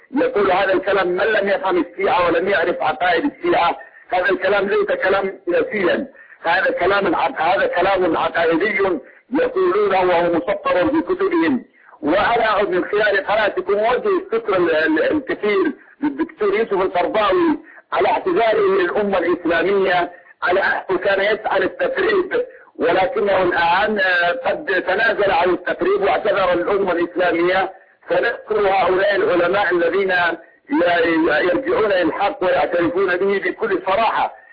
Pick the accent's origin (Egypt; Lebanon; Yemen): Yemen; وربما كان بعض الصحفيين عندنا في اليمن